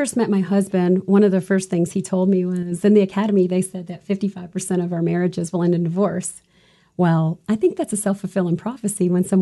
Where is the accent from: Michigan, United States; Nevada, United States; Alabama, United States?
Alabama, United States; I'm from Alabama, is what I say. It's Tennessee, Georgia, and Alabama.